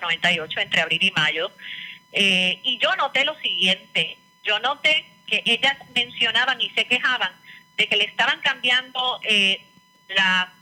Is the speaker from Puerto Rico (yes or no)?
yes; Puerto Rico; porque soy puertorriqueño